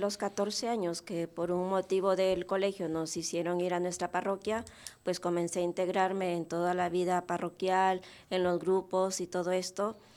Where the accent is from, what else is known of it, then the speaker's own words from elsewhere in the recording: Piura, Peru; Yo soy del norte del Perú, de Piura, desde ahí.